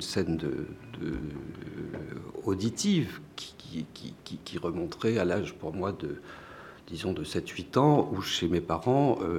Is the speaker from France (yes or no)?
yes; South-East, France; moved away as an adult; now in Paris, France; je ne suis pas du tout originaire du Sud-Ouest, je suis originaire du Sud-Est. Je suis arrivé à Paris, j'avais 22 ans